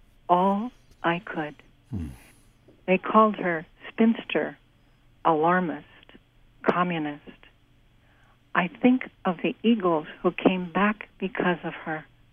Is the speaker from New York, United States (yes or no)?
yes; New York City, New York, United States; No, I grew up in New York City, but luckily we spent the summers in different places that were like Long Island and were more in nature.